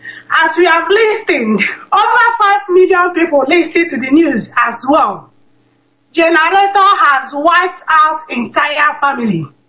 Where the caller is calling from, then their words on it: Sweden; I'm calling from Sweden.